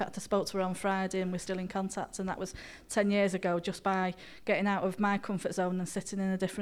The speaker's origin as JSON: {"language": "English", "town": "Warrington", "region": "North West England", "country": "United Kingdom", "said": "I'm from Warrington, and I went to a church there."}